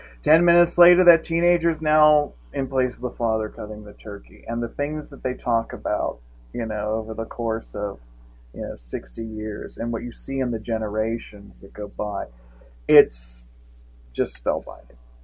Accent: Pittsburgh, Pennsylvania, United States; born there; I was born in Pittsburgh, but never lived here till college because of that very reason. So, you know, don't get me wrong. I am a Pittsburgher, and I love this town.

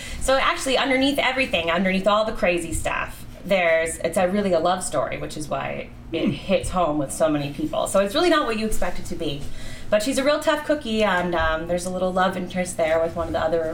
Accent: Pittsburgh, Pennsylvania, United States; I am. Okay. I'm originally from the South Hills.

